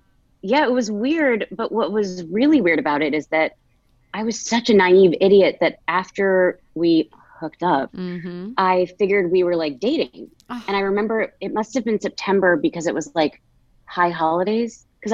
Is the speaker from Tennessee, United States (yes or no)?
no; New Jersey, United States; I grew up in New Jersey. Love it.